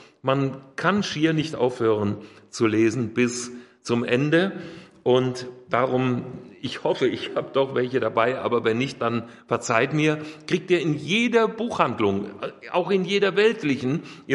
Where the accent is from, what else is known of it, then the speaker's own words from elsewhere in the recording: Hesse, Germany; in meine nordhessische Heimat südlich von Kassel, wo ich aufgewachsen bin.